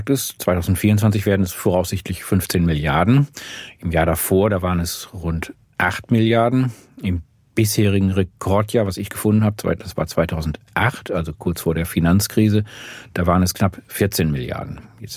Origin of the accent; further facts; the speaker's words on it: Lower Saxony, Germany; Ich bin Ostfriese.